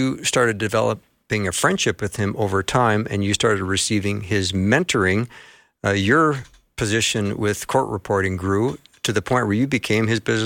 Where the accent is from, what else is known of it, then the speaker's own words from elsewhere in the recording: Edina, Minnesota, United States; a 9-bed hospice in my hometown of Edina, Minnesota